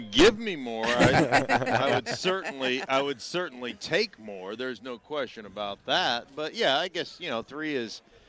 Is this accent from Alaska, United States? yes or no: yes; Alaska, United States; So the truth of the matter is I grew up in Alaska.